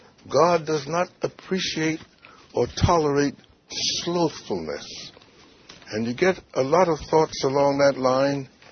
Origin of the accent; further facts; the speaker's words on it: New York City, New York, United States; born there; moved away; You see, I was born in New York City. We didn't see many ants and that sort of thing. Then when I came down here